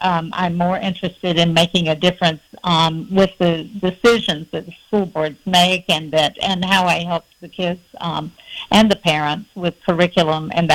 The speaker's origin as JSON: {"language": "English", "region": "Florida", "country": "United States", "said": "But I was from Duval County"}